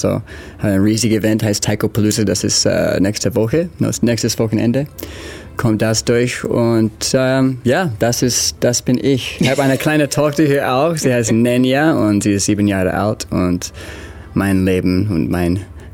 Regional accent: Los Angeles, California, United States; German is a second language; now in Ulm, Germany; ich komme aus Los Angeles. Ich bin hier in Ulm seit 2011. Ich war hier in Ulm umgezogen.

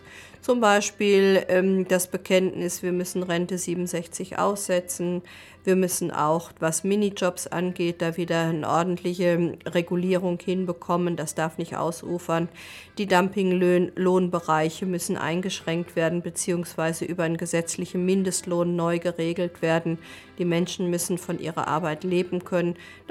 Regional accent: North Rhine-Westphalia, Germany; born there; now in Ulm, Germany; Und ich bin im Sauerland geboren, war dann eben in Esslingen beim Studium und jetzt in Ulm. Und das ist meine Heimat.

